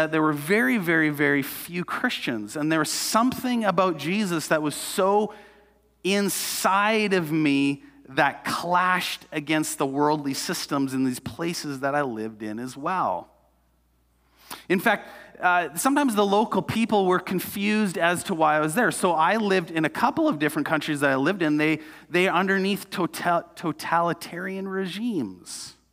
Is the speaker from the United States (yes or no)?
no; Canada; even though I'm a Canadian